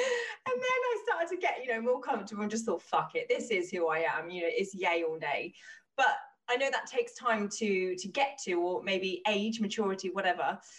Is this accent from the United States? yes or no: no; Oxford, South East England, United Kingdom; now in London, United Kingdom; I'm from Oxford. People think that I'm posh. I moved to London and now I've got this weird twang.